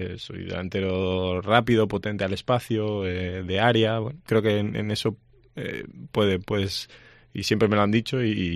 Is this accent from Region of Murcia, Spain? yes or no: no; Burgos, Castile and León, Spain; born there; yo soy nacido en Burgos. Lo que pasa que ya pues desde que era bien pequeño se puso mal